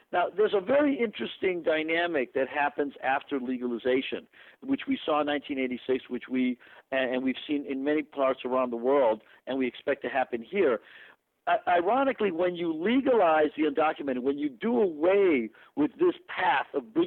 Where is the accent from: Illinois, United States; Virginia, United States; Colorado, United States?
Illinois, United States; Chicago; now in Los Angeles, United States; you know, I grew up in Chicago. I got my education there and did union organizing in Chicago.